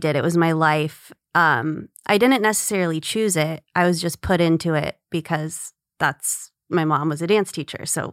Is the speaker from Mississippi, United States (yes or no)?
no; Agoura Hills, California, United States; Yeah, I grew up in Agora. Do you know the valley?